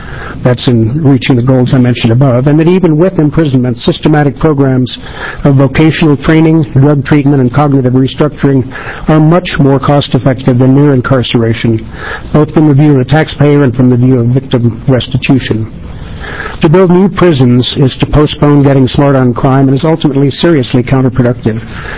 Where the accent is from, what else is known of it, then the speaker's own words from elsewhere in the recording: Portland, Oregon, United States; I'm from Portland, from Senator Gordley's district, in fact